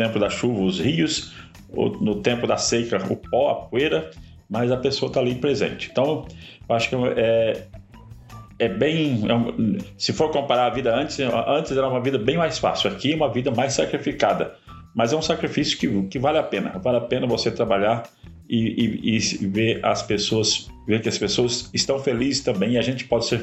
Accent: Joinville, Santa Catarina, Brazil; eu saí lá de Joinville, vim para cá, andei 3 mil quilômetros para chegar aqui

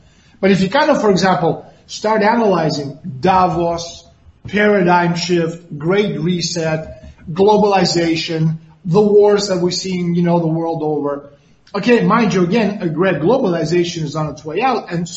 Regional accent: Russia; I come from the Soviet Union. I'm a colonel of Russian, I've retired, but in any case, of Russian military counterintelligence.

